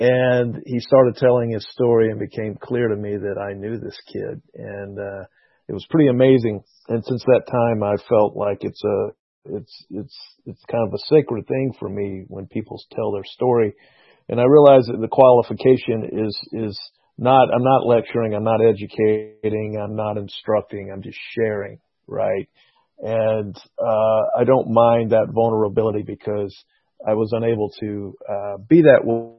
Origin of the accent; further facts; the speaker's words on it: Atlanta, Georgia, United States; also born or lived in East Point / Birmingham; I was born in Atlanta. Technically, I guess it was East Point, and we moved to Birmingham, and we came back to Atlanta. I also have family in California, but Atlanta is where I grew up. I grew up on the south side of town